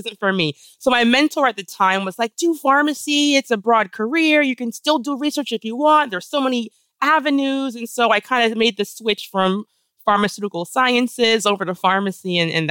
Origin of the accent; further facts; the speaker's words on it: Queens, New York, United States; So I am from Queens, New York, New York City.